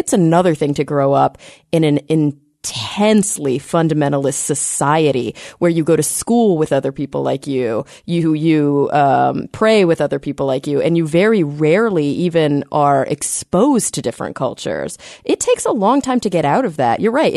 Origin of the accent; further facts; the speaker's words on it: Texas, United States; Growing up in the Bible Belt in Texas and growing up Mormon, I knew like one Jew.